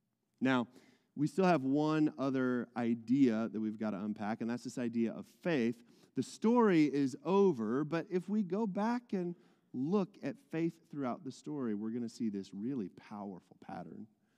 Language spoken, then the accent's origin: English; Amarillo, Texas, United States; I'm from Amarillo, Texas, if you didn't know, and some of you may not know that.